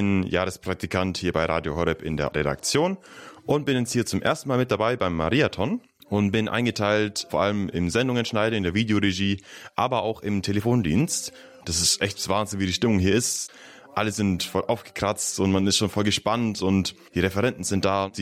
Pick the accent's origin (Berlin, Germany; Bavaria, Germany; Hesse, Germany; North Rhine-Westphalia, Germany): Bavaria, Germany; Pfaffenhofen an der Roth; ich bin 22 Jahre alt. Ich bin momentan hier in Balderschwang, mache ein Jahrespraktikum in der Redaktion. Ich komme aus Pfaffenhofen an der Roth. Das ist bei Ulm Neuem rum.